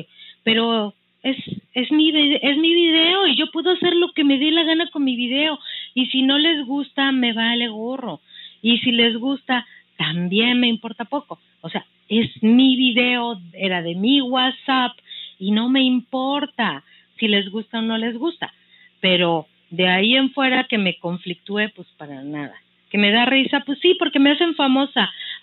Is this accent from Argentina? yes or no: no; Mexico; No, nací en México, soy mexicana